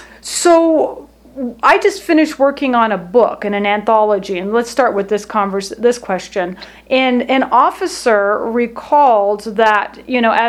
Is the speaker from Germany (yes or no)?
yes; Germany; And I grew up in Germany in the 60s and 70s on a military installation.